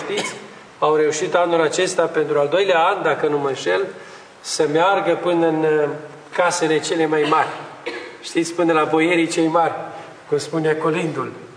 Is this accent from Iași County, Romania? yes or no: no; Suceava County, Romania; born there; să fiu demn că sunt român, să fiu demn că sunt născut pe pământul acesta aici al Bucovinei, că am o tradiție, că am un port, că nu sunt al nimănui, că am o spiță, că am un neam.